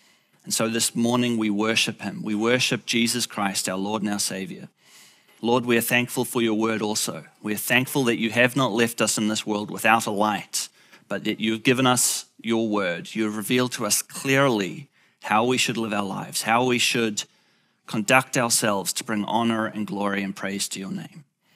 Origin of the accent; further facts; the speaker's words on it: Cambridge, East of England, United Kingdom; I am from Cambridge, not far away, just down the road.